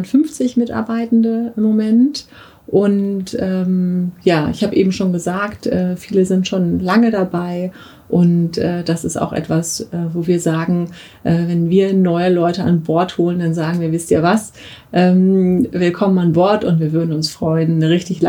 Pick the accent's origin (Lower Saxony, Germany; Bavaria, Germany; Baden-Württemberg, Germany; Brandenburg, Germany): Lower Saxony, Germany; Rotenburg; Ich bin selber aus Rodenburg-Würme.